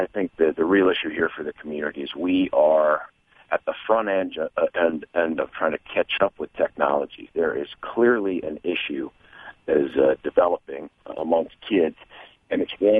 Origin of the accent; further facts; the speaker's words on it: Colorado, United States; I'm from Douglas County. I've lived here for almost 20 years.